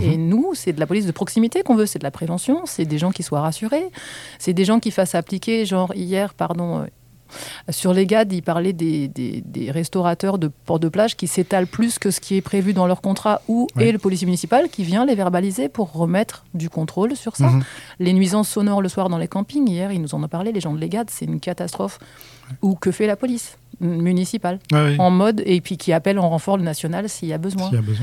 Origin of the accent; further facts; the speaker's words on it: Grenoble, Auvergne-Rhône-Alpes, France; je suis grenobloise et j'ai vécu dans cette ville qui était pilote sur les transports en commun.